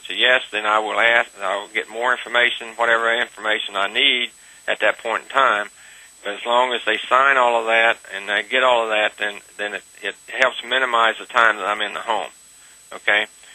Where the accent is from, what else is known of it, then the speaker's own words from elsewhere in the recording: the South, United States; accent: southern; Other times, my southern accent kind of comes into play.